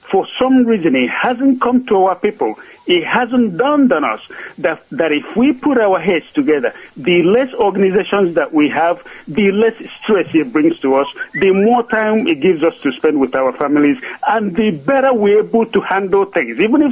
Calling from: Austin, Texas, United States; No, from Austin.

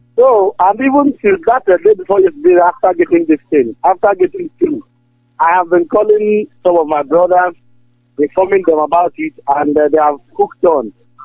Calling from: Zinder, Zinder Region, Niger; I'm calling from Niger Republic.

